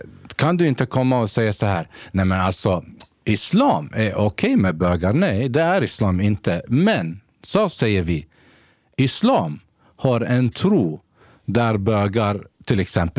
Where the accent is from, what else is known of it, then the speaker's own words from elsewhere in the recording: Sweden; hela min uppväxt här i Sverige